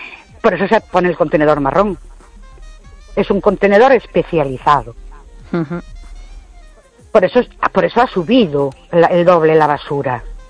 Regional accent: Ourense, Galicia, Spain; de Ourense.

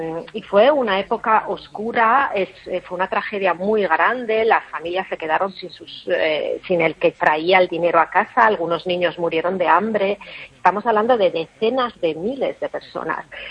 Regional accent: Vigo, Galicia, Spain; moved away; no recuerdo el gallego, desgraciadamente, a pesar de que soy de Vigo, pero pasé más de 20 años fuera de España

